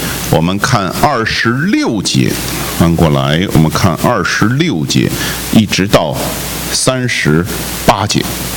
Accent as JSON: {"language": "Chinese", "country": "China", "said": "这个我们中国人有一句俗语叫做信不信由得你"}